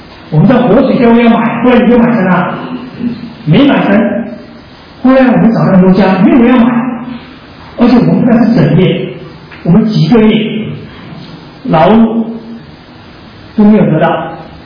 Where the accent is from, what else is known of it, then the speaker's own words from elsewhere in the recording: China; 就是我们中国人嘛，不听老人言怎么样？